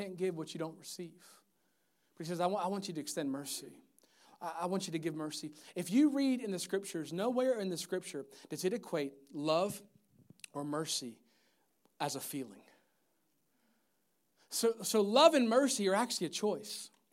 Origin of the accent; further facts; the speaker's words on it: Maryland, United States; And I grew up in Maryland my whole life.